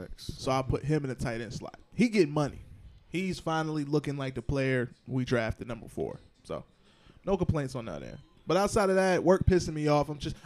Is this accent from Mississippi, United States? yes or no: no; Atlanta, Georgia, United States; If y'all didn't know, as y'all should, I am from Atlanta.